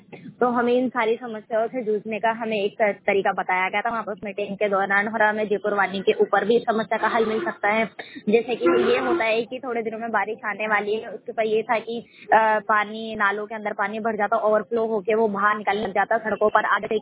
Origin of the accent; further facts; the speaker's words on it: Jawahar Nagar, Rajasthan, India; और मैं जवाहर नगर से हूँ।